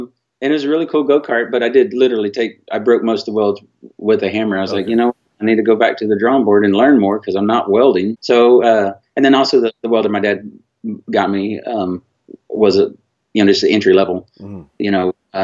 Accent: Austin, Texas, United States; I'm born and raised in Austin, Texas. Yes, sir.

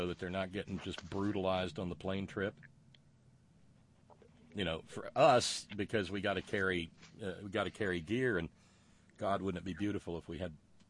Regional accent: the South, United States; now in West Virginia, United States; I live in West Virginia. Oh, please, really? Soggy? I was raised in the South.

